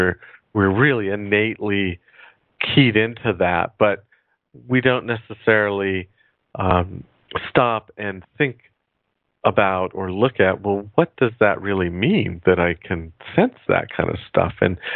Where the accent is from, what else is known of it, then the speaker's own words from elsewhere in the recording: California, United States; because I was from California